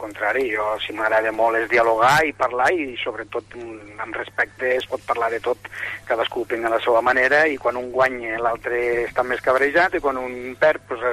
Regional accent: Lleida, Catalonia, Spain; soc lleidatà i això, en sigui molt orgullós

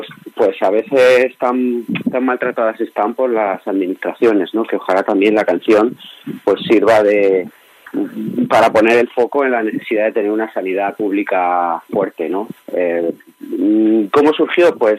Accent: Elche, Valencian Community, Spain; en mi tierra, en Elche, hay un arroz negro que le echa alcachofas

